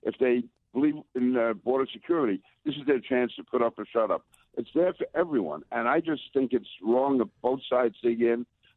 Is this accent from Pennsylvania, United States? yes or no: no; Queens, New York, United States; Now, I grew up in Queens, and that White Castle place on Queens Boulevard and 43rd Street.